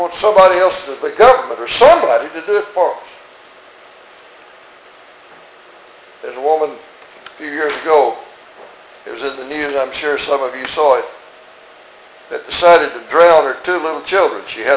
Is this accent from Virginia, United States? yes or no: yes; Virginia, United States; I grew up in Virginia, and I lived in the country, and we raised our own meat.